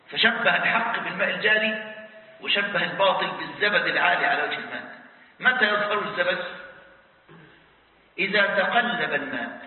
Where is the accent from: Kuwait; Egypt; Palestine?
Egypt; عندنا في مصر